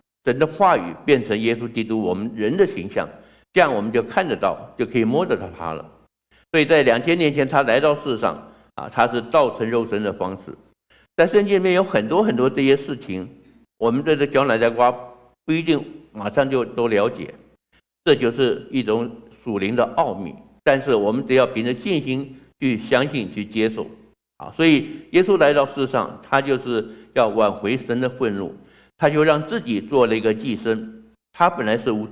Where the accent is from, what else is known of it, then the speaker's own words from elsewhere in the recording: Taiwan; 他说你不是本地人，我对我是台湾来的